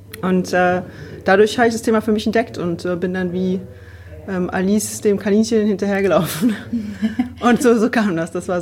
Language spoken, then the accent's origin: German; Berlin, Germany; Ich bin Berlinerin, Marketing-Expertin, 10 Jahre Berufserfahrung inzwischen